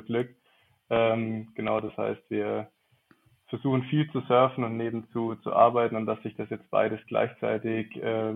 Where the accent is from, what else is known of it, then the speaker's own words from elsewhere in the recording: Augsburg, Bavaria, Germany; now in Innsbruck, Austria; also war dann zwischenzeitlich in Augsburg, wo ich herkomme, bin ein bisschen rumgereist auch